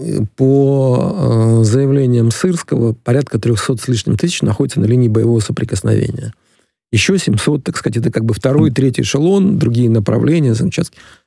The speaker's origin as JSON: {"language": "Russian", "region": "Eastern Ukraine", "country": "Ukraine", "tie": "born or raised there", "said": "ну вот на Украине мы, по крайней мере, на Востоке, откуда я родом"}